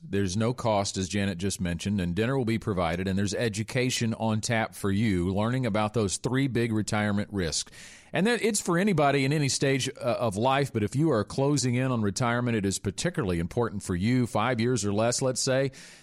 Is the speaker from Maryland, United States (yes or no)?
no; Stuttgart, Arkansas, United States; in my hometown of Stuttgart.